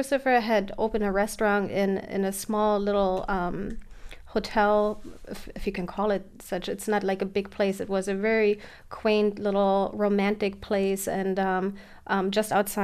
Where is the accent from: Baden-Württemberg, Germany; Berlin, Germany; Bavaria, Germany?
Berlin, Germany; I actually grew up in Berlin, so not winemaking country at all.